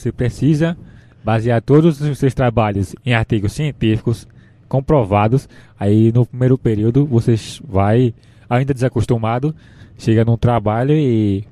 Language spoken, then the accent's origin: Portuguese; Itacuruba, Pernambuco, Brazil; sabe onde eu sou? Sou de Itacuruba, Pernambuco, sertão.